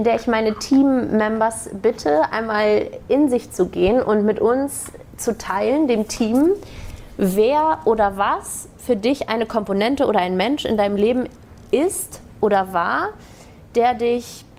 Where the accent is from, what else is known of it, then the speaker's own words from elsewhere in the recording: Hamburg, Germany; also ich komme aus Hamburg ursprünglich